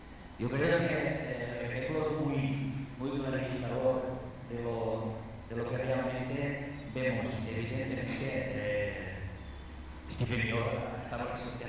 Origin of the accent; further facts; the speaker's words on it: Spain; Naturalmente, yo vengo de España, yo Canadá no por tanto.